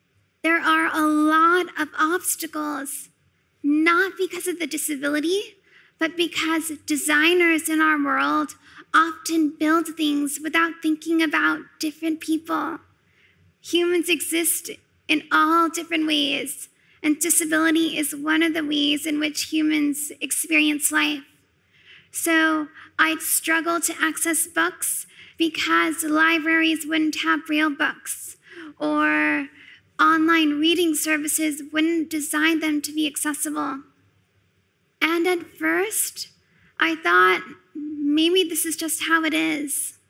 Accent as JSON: {"language": "English", "country": "United States", "tie": "born or raised there", "said": "And my life, by contrast, I grew up in the United States."}